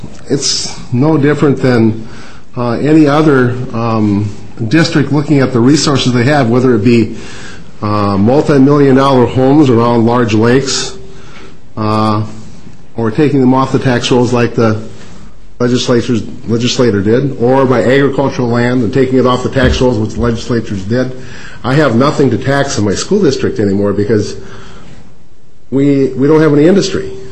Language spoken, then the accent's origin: English; Canby, Minnesota, United States; I circled Canby and I've circled Northfield because I'm from Canby